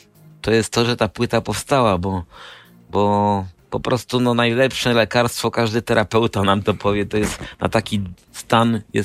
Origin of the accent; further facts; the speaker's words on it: Częstochowa, Silesian Voivodeship, Poland; pomijając moje korzenie, pomijając to, że jestem z Częstochowy